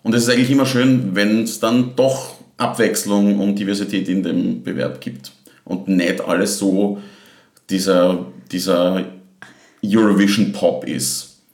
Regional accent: Styria, Austria; moved away as an adult; now in Vienna, Austria; Ich bin auch aus der Steiermark und ich komme aus dem Bezirk Leibnitz, südlich von Graz.

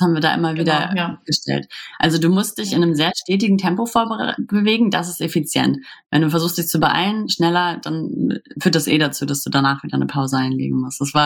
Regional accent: Hamburg, Germany; wir kommen ja aus Hamburg

